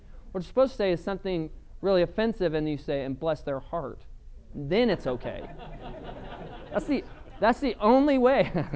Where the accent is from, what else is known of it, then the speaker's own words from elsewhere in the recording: Colorado, United States; I grew up in Colorado, and so I can still remember when Columbine happened